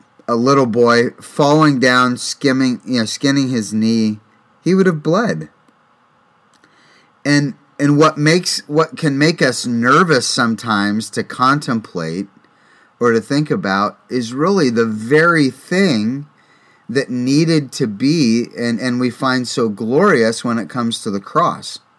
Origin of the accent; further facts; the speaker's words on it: Dunkirk, Ohio, United States; when I was growing up on Cherry Street in Dunkirk, Ohio.